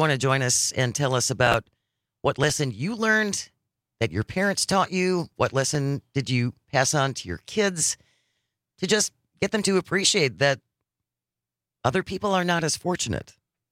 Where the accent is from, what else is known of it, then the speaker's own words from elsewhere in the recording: Hartford, United States; For myself, I grew up in Hartford, small town. Dad was one of the two town morticians.